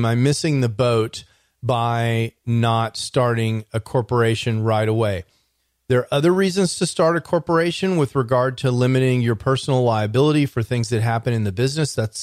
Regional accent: Dallas, Texas, United States; because, hey, I'm from Dallas, Texas. Dallas is in the United States of America.

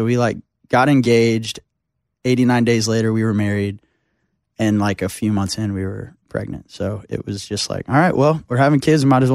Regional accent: Bixby, Oklahoma, United States; Bixby, which is Tulsa.

